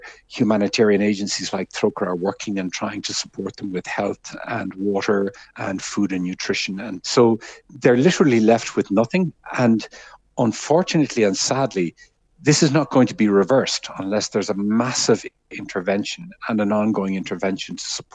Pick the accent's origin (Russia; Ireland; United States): Ireland; Dublin, Leinster; I'm from Dublin. I grew up in Dublin. I love Dublin. I love Ireland.